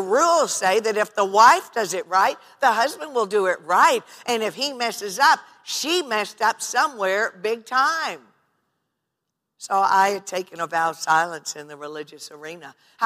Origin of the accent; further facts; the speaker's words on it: Midwest, United States; But I grew up in the Bible Belt of the Midwest. As they say, I wasn't born on the church pew, but I got there really fast.